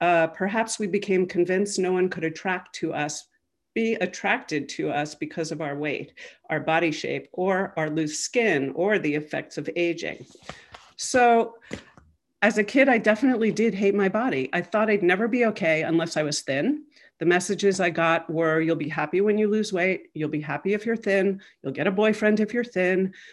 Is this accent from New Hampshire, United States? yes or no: no; New York, United States; I'm originally from New York. I got into program 33 years ago in New York City.